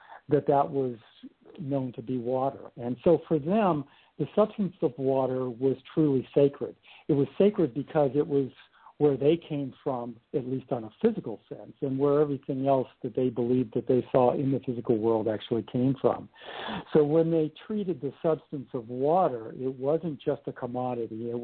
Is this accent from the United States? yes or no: yes; California, United States; now in Hawaii, United States; I grew up in Southern California and later in life moved to Hawaii, so I have been quite an avid surfer.